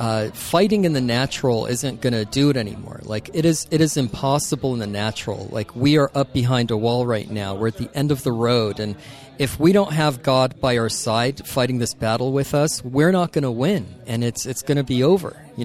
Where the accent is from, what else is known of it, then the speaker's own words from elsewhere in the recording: Iran; Iran. So I'm not white, that's for sure.